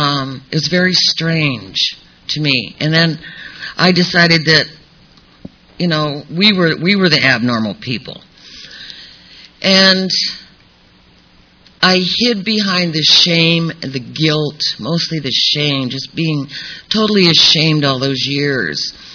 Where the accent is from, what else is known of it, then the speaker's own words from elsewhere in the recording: Painesville, Ohio, United States; I grew up in Painesville, Ohio. And my family in Painesville, Ohio was very poor.